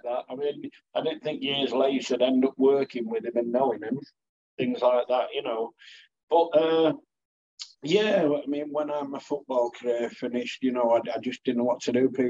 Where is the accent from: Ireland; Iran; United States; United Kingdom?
United Kingdom; Warrington, North West England; So I was born in Warrington and a lovely town. Warrington's a great town. Had a good upbringing there